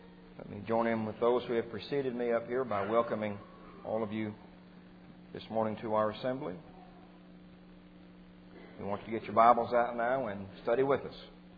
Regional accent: Kentucky, United States; Where I come from Kentucky. And horses are champions up there.

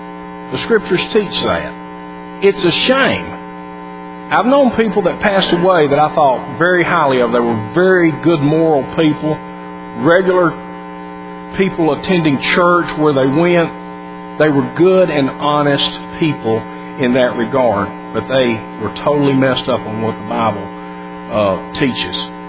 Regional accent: Birmingham, Alabama, United States; I grew up in the 50s and the 60s, and I grew up in Birmingham, Alabama, which the world knows is the unholiest of places for the way people treated each other, okay?

